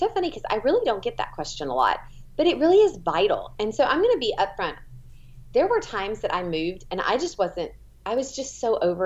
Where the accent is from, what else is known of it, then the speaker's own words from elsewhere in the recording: Louisiana, United States; I am from North Louisiana, and he was drafted to the Cleveland Browns.